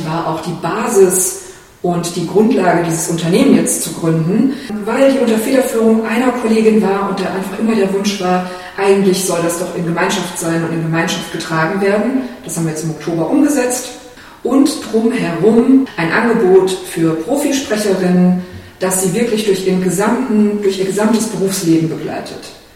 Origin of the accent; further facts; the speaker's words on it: Baden-Württemberg, Germany; Ich komme auch aus Baden-Württemberg, allerdings aus Baden, nicht aus Schwaben wie Lilia.